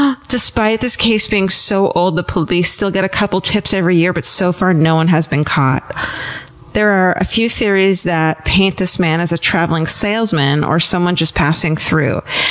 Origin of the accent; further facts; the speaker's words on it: Alberta, Canada; My favorite murder is also kind of my hometown murder. I don't get to talk about it ever, as it is a very sensitive topic that involves the murder of a 15-year-old girl. Ugh. I live in a small town in rural Alberta, Canada